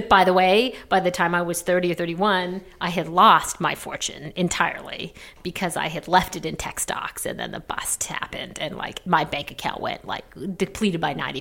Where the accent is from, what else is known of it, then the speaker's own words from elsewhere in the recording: Canada; moved away as an adult; now in United States; I grew up in Canada. I moved down to New York after college